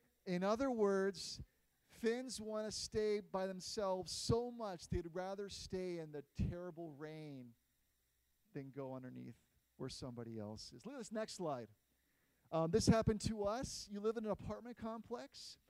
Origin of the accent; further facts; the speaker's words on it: United States; now in Finland; I say, I'm American, and I'm here living in Finland, and I'm learning the Finnish language.